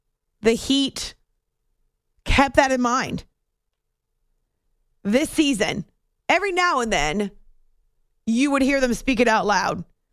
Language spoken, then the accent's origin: English; New Hampshire, United States; My best friend from high school, we grew up in New Hampshire.